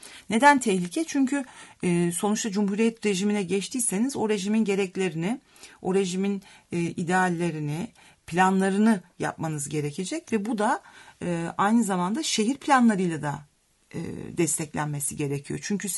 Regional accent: Ankara, Turkey; biz Ankaralılar olarak ayrıca tabii, bundan şeref evet. duyuyoruz.

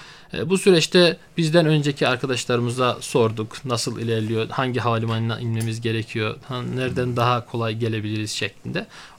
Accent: Borçka, Artvin, Turkey; born there; Artvin Borçka ilçesi doğumluyum. Üniversite eğitimimi İstanbul'da aldım.

